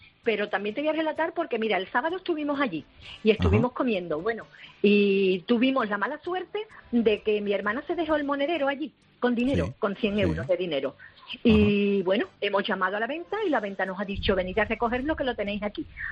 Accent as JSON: {"language": "Spanish", "town": "Jerez", "region": "Andalusia", "country": "Spain", "said": "Mira, yo soy de Jerez"}